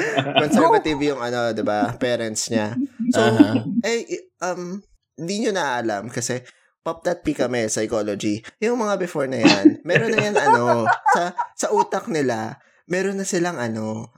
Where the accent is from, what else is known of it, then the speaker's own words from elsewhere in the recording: Central Luzon, Philippines; Uy, trivia, Kapampangan ako.